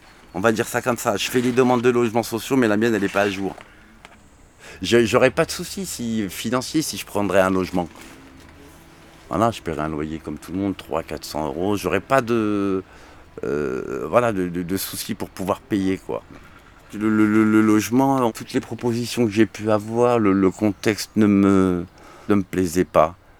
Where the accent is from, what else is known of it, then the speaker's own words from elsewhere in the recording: Morocco; now in Lyon, France; il ne va jamais me le donner, je suis un Marocain. J'ai une tête de maghrébin.